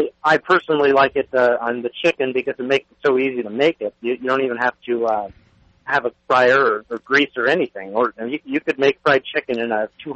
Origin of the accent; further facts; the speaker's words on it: Alabama, United States; Well, that's actually right. I'm actually from Alabama. My parents are Chicago, though, so that definitely changes your perspective a little bit.